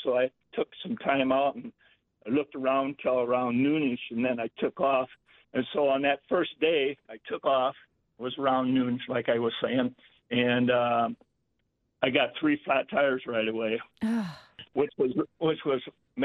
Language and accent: English; Mitchell, South Dakota, United States; I moved up here from South Dakota, Mitchell, South Dakota.